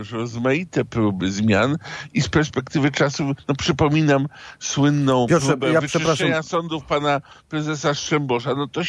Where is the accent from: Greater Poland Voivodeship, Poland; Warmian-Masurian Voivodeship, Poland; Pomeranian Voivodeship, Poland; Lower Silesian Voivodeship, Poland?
Pomeranian Voivodeship, Poland; Gdańsk; Jako stary gdańszczanin